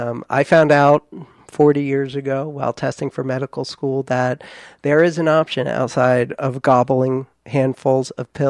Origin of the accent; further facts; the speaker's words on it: New Jersey, United States; And what really, really gets my Jersey. I'm from Jersey. So sometimes it comes out.